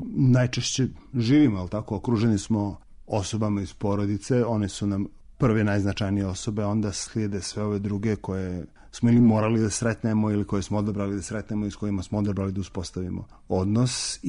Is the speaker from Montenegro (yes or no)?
yes; Montenegro; moved away; also born or lived in Belgrade / Germany / United States; Ja sam iz Crne Gore, 6 godina sam živio u Beogradu, onda sam krenuo sa seljakama u naučne svrhe, prvo u Njemačku, pa onda u Ameriku